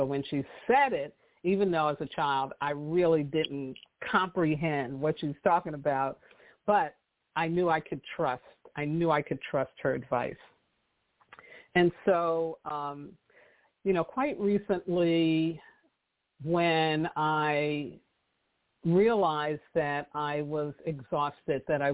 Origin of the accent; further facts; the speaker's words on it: New York City, New York, United States; I grew up in New York City, so, you know, it's like this, right?